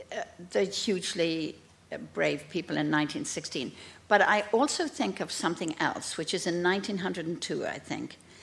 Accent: Ireland; when I think of where our hearts rise as Irish writers

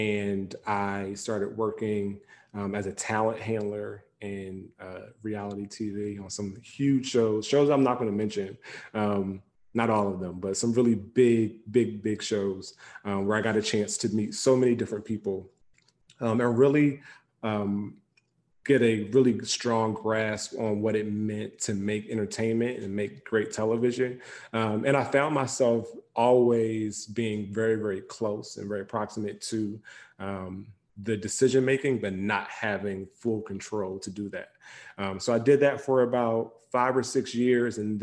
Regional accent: Philadelphia, Pennsylvania, United States; I grew up in Philly, born and raised there. I was born in the North Philadelphia section, but my family moved when I was about seven to West Philly.

